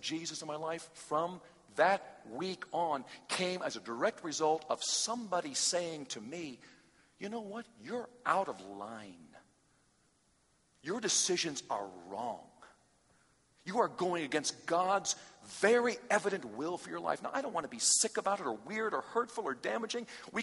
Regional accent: United States; Obey what? I'm an American. … I don't obey anybody.

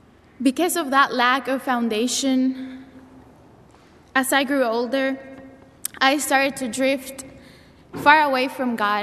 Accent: Bolivia; I am from Bolivia

